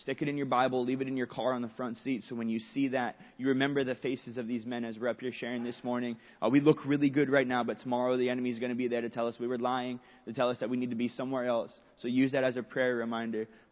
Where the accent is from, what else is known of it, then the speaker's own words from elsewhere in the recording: Florida, United States; I'm 26 years old. I grew up, I was raised in Pinellas County.